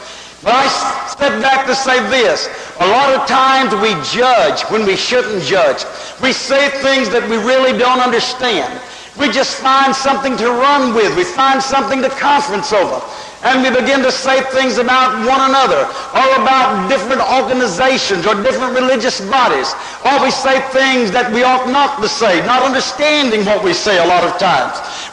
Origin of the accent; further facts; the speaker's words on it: United States; I'm from the United States.